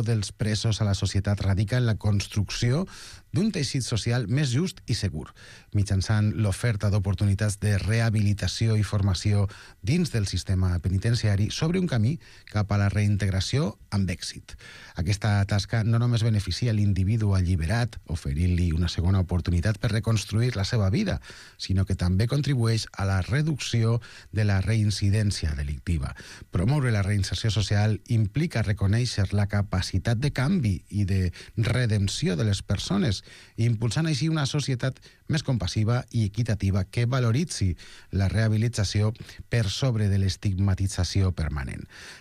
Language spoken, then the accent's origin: Catalan; Barcelona, Catalonia, Spain; A més, som del barri de Sants, tots, no?